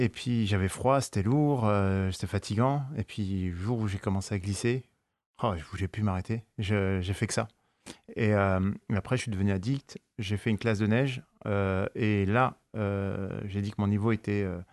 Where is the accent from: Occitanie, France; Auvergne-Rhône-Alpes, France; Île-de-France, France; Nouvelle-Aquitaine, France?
Île-de-France, France; Neuilly-sur-Seine; Alors, je suis né en France de parents marocains, né marocain. J'ai grandi dans les chambres de Bonne. À Neuilly-sur-Seine.